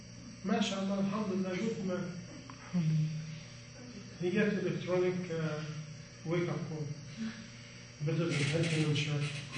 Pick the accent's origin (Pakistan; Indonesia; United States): Pakistan; You see what happened also as a Pakistani? Pakistani and Indian and Bengali, with respect to you, we have to assume Jin behind everything.